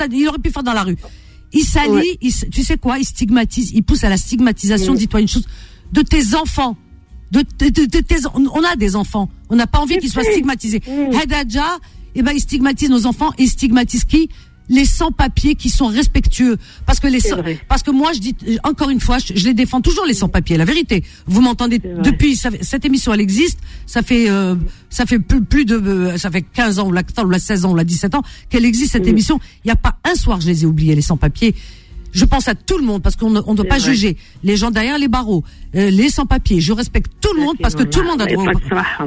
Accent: France; En France il y a des Français, toi, moi, on est Français

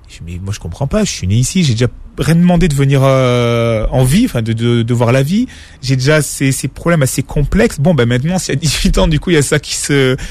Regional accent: France; J'ai dit, écoutez, je suis né ici, je suis français.

